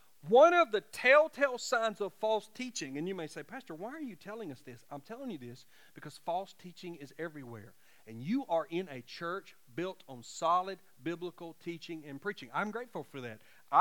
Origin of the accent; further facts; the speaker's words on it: Alabama, United States; I certainly have preached in churches all over this state, my home state of Alabama